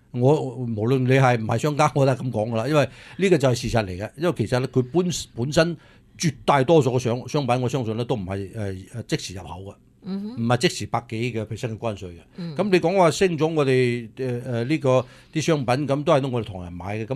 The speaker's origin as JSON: {"language": "Cantonese", "country": "China", "said": "搞到我哋中国人自己去整中国人吓。"}